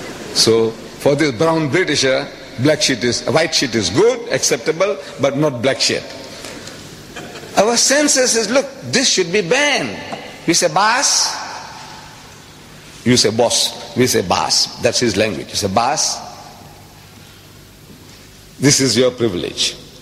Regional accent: South Africa; to everybody, I'm a South African. But if I tell you that I carry a document with me, a British passport.

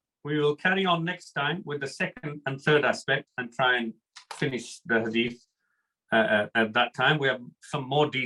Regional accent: Bradford, Yorkshire and the Humber, United Kingdom; I was brought up in Bradford in Yorkshire.

